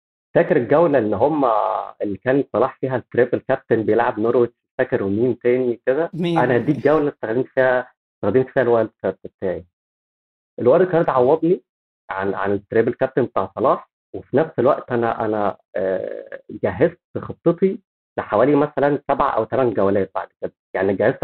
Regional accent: Egypt; إحنا عندنا في مصر زمان كانت المواقع بتعمل حاجات زي الفانتسي كده

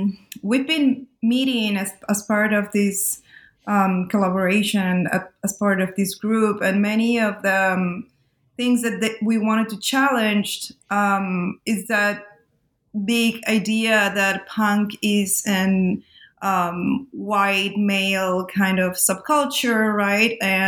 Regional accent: Lima, Peru; if you come from Latin America, like I am, I was born and raised in Lima in Peru

